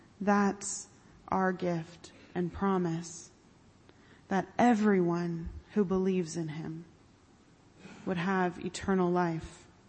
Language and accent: English; Orlando, Florida, United States; and I grew up in Orlando, so this was one of the big interstates I had to learn to drive on